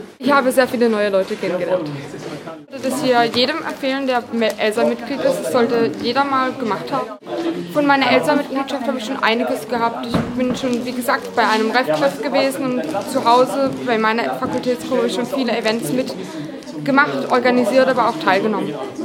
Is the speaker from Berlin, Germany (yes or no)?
no; Freiburg, Baden-Württemberg, Germany; bin zum Reftreff von ELSA hier. Ich komme aus Freiburg.